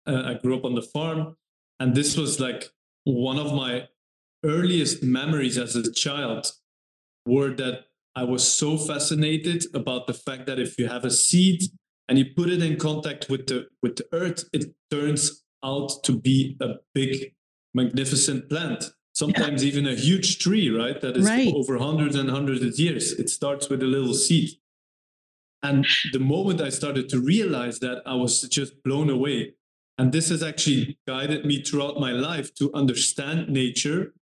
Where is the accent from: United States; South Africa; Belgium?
Belgium; also born or lived in Germany; I'm originally from Belgium, but I lived some time in Germany.